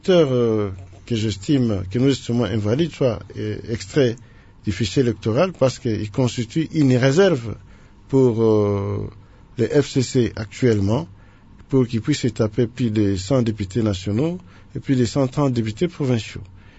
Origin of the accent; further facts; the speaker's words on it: Kasaï, DR Congo; Moi, je viens de Kassai.